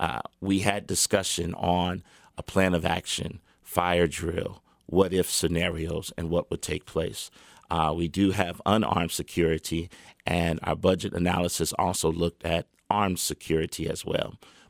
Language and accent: English; Kansas City, Missouri, United States; But I would say also for Kansas City, of which I was born and raised in Kansas City, is a bit different.